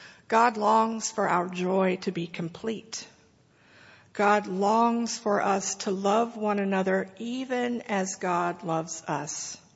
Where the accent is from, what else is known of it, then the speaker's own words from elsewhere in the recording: United States; I'm an American, so I found myself with more stuff.